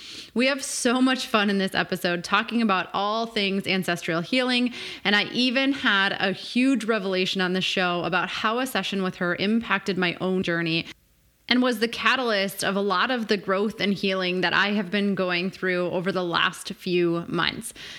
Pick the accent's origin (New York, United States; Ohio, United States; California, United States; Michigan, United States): Michigan, United States; I'm also from Michigan.